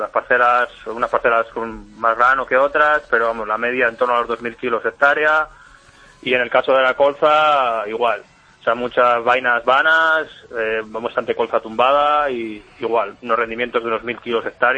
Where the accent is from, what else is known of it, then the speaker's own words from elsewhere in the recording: Cañizal, Castile and León, Spain; De Cañizal.